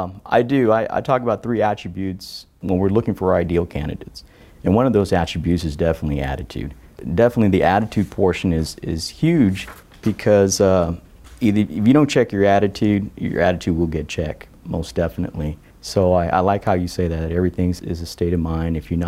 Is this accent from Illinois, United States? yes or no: no; Texas, United States; I'm originally from South Texas.